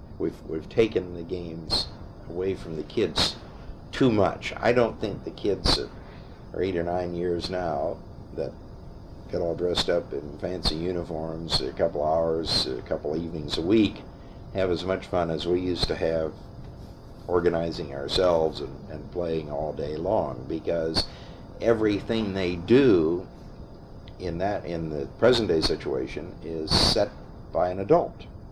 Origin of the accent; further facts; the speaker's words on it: Alliance, Ohio, United States; of the college being part of Alliance, and always seemed to live just on the edge of the campus. I grew up on State Street